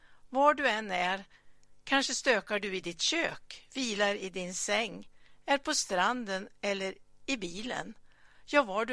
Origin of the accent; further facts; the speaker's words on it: Lindesberg, Örebro County, Sweden; Jag växte upp i Lindesberg i Västmanland, en liten småstad 4 mil norr om Örebro.